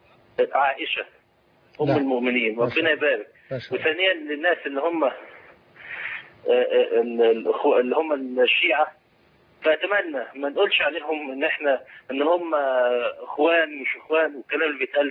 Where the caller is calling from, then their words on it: Saudi Arabia; أنا بطلب حضرتك من السعودية.